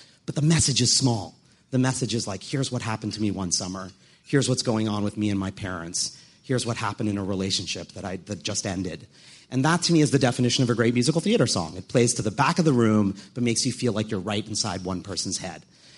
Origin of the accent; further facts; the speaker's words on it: New York City, New York, United States; And I grew up here in New York City and was going to see punk rock shows at CBGB's from the minute my mom let me out of the house